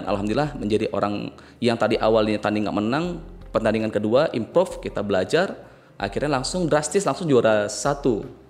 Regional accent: Bireuen, Aceh, Indonesia; born there; Aceh, lahir di Biren.

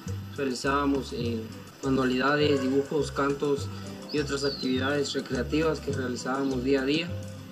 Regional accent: Santa María Visitación, Sololá, Guatemala; soy de Santa María Visitación.

